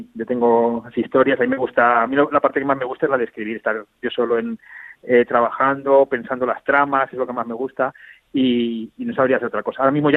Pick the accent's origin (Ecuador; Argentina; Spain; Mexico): Spain; Zaragoza, Aragon; somos de Zaragoza y de la misma quinta